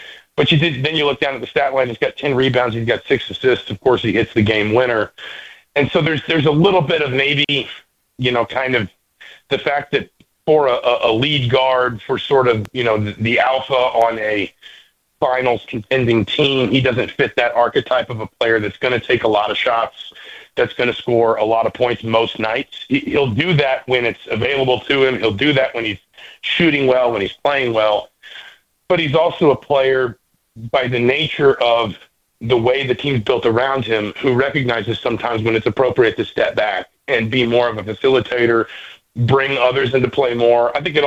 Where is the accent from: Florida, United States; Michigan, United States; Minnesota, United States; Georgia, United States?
Georgia, United States; Atlanta; I'm a Braves fan. I grew up in Atlanta.